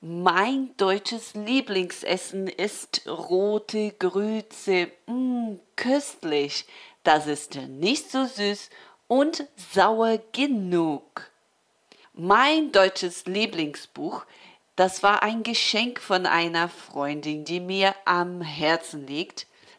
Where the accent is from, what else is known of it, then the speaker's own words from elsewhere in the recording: São Paulo, Brazil; German is a second language; Ich komme aus Brasilien, aus São Paulo. Ich bin 1978 geboren.